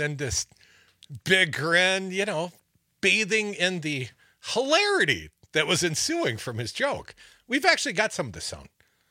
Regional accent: Madison, Wisconsin, United States; Let's get damn excited about Joe's visit to my hometown, Madison, on Friday.

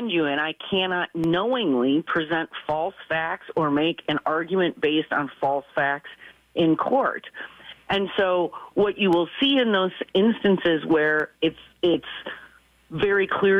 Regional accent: Milwaukee, Wisconsin, United States; come back home to my hometown, Milwaukee, and work for the city of Milwaukee.

